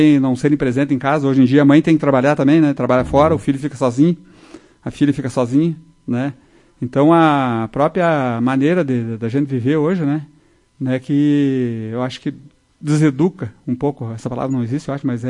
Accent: Soledade, Rio Grande do Sul, Brazil; eu nasci lá. Eu e a minha irmã, que mora comigo agora, a Vera, nós nascemos lá no Salto Grande.

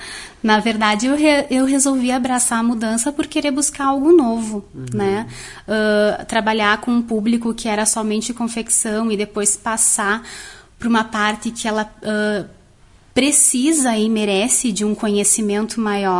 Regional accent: Lagoa Vermelha, Rio Grande do Sul, Brazil; also born or lived in Porto Alegre; Eu sou natural de Porto Alegre. Aí eu nasci lá, morei lá até meus 8 anos e vim para Lagoa com os meus pais.

